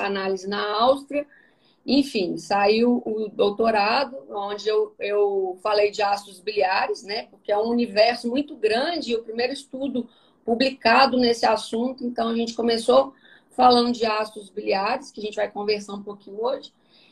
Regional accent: Bicas, Minas Gerais, Brazil; now in São Paulo, Brazil; eu sou nutricionista. Eu sou de Juiz de Fora, de Bicas, uma cidade do interior, próxima a Juiz de Fora, Minas Gerais. Me formei lá, né?

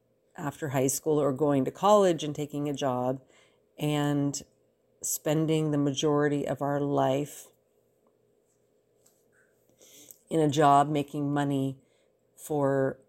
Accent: New York City, New York, United States; born there; As I was born in 1969 in Manhattan, New York City, while my dad was in medical school

